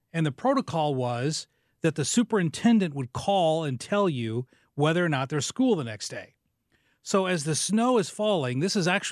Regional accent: West Frankfort, Illinois, United States; my job was working at the little radio station in my hometown. And a little town south of Mount Vernon over in Illinois called West Frankfort.

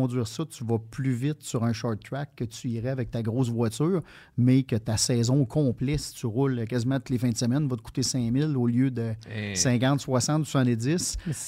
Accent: Quebec, Canada; chez nous au Québec

